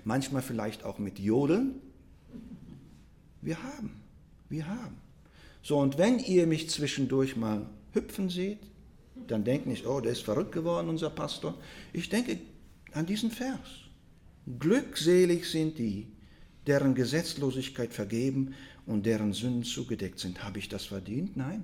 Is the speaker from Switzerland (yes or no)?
no; Russia; now in Germany; Ich komme aus Russland. Ich bin in Russland geboren, Deutschland auch.